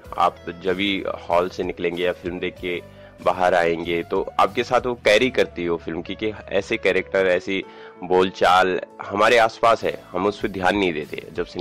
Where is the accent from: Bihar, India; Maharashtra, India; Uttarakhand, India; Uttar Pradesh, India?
Uttarakhand, India; और मैं भी उत्तराखंड का रहने वाला हूँ, मैं पहाड़ों से हूँ